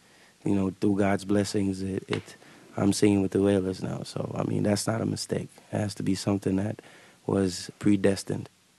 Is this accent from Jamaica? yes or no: yes; Jamaica; growing up in Jamaica, that's kind of like, you know, it's inborn because radio is a big part of Jamaica.